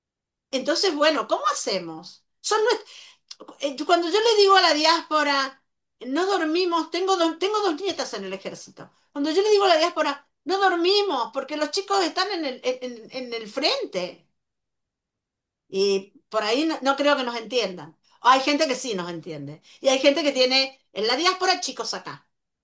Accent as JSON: {"language": "Spanish", "region": "Mendoza", "country": "Argentina", "said": "toda la vida se dijo en Mendoza, yo soy de Mendoza"}